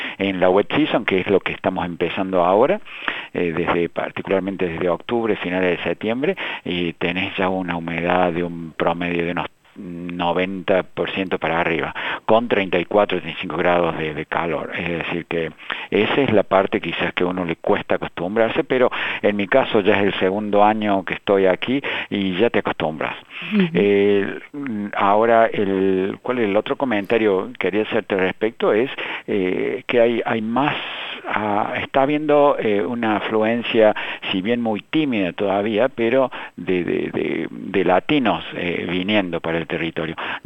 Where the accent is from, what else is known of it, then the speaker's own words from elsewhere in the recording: Argentina; now in Australia; el mate es quizás una de las cosas que como argentino no he podido dejar desde que he llegado a Australia.